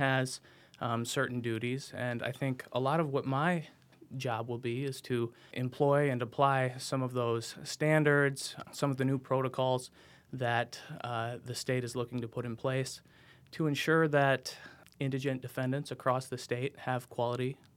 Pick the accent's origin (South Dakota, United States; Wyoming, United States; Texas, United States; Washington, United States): South Dakota, United States; Brookings; So I grew up in Brookings, South Dakota. I went to high school there, graduated from SDSU, went to law school in St. Paul at William Mitchell College of Law, came back to South Dakota